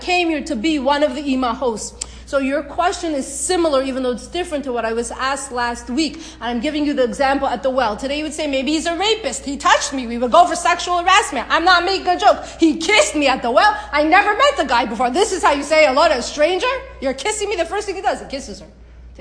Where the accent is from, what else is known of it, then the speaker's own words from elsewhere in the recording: Canada; I'm from Canada.